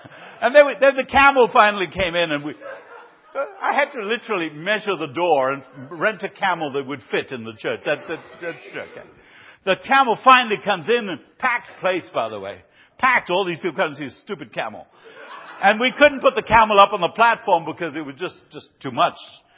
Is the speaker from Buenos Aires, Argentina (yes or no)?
yes; Buenos Aires, Argentina; English is a second language; I grew up in Buenos Aires, 13 million people, you know, there you go.